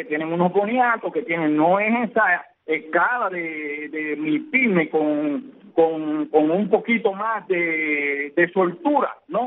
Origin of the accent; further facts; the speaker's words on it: Cuba; porque yo soy un cubano más